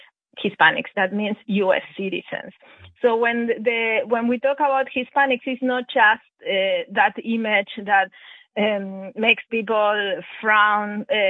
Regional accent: Argentina; I am personally from Argentina.

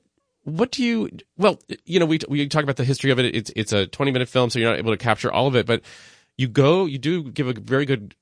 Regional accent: Indiana, United States; I grew up in Indiana, so yeah.

